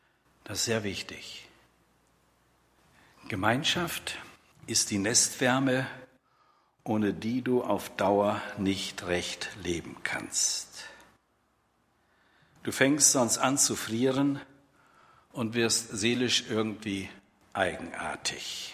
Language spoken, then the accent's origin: German; Bünde, North Rhine-Westphalia, Germany; In dem Dorfteil, wo ich groß geworden bin, wo ich zur Schule gegangen bin, in dünner Holz, gibt es einen Weg.